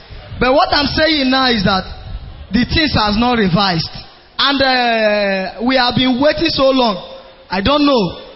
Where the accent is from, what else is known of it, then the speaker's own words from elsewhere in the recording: Imo, Nigeria; I am from Imo State.